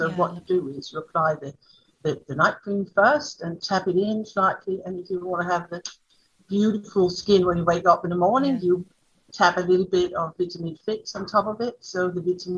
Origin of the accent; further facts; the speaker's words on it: Denmark; English is a second language; Yeah, it actually started back in Denmark, as you can hear my accent. Yeah. I'm Danish.